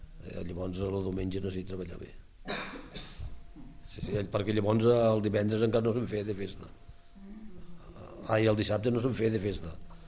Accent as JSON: {"language": "Catalan", "town": "Flix", "region": "Catalonia", "country": "Spain", "tie": "born or raised there", "said": "jo sóc de Flix, no sóc d'aquí, i a Flix doncs, hi havia uns mestres"}